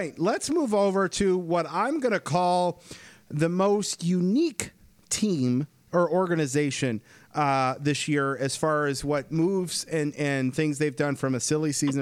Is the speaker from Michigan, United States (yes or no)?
yes; Michigan, United States; 17 years old from my home state of Michigan